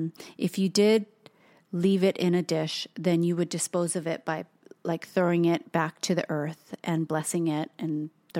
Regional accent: Hawaii, United States; So salt, so Toast and I, we take this from a little bit from our culture of growing up and being born and raised in Hawaii.

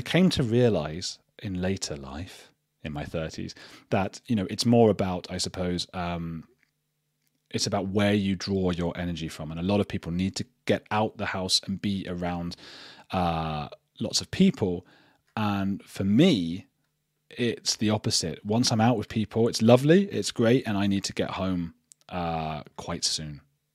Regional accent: Watford, East of England, United Kingdom; also born or lived in Germany / Colombia; now in Bristol, United Kingdom; where I am in England. That's Bristol. At the moment, I'm from Watford, though.

